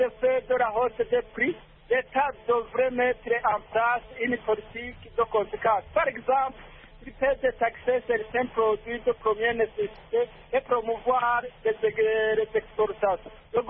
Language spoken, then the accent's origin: French; Burundi; Chez nous au Burundi, c'est vraiment compliqué avec une économie à faible revenu.